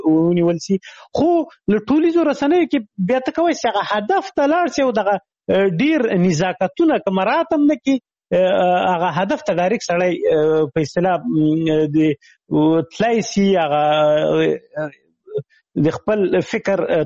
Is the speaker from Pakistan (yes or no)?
yes; Khyber Pakhtunkhwa, Pakistan; ما ماشومتوب په شمشتو کې تیر کړی شمشتو مهاجرینو کمپوس هغه د هغه پخواني جهادي رهبرانو ندیو رهبر کمپ مشهور کمپ زه په هغه کې لوی سوی وم